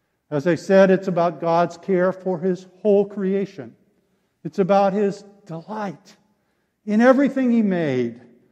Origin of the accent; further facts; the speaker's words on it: California, United States; One cause of my childhood asthma was growing up near Los Angeles in the 1960s.